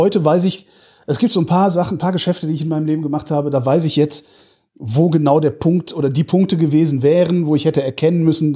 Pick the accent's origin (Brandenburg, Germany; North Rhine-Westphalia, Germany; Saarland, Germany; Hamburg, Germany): North Rhine-Westphalia, Germany; Cologne; born there; ich komme aus Köln gebürtig